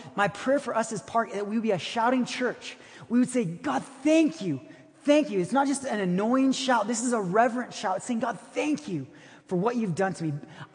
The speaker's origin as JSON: {"language": "English", "country": "Brazil", "tie": "born or raised there", "said": "I grew up in Brazil. I love soccer."}